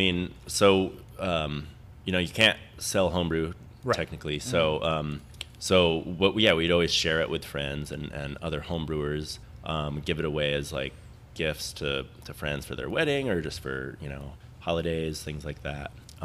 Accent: Rochester, New York, United States; where I was growing up in Rochester, New York, there was a store called Beers of the World.

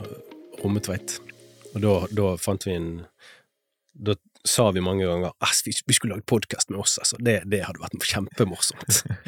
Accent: Fana, Vestland, Norway; Ja, så jeg er fra Fana, og jeg gikk på Skjold skole

